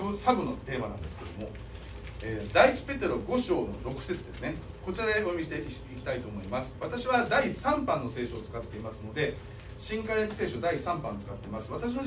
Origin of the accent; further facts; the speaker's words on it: Mie, Japan; 私は三重県のね、その出身なので、愛知県でどっちかっていうとね、地元に近い準地元なわけなんですけども、ただそうは言っても愛知県に住んだことはないので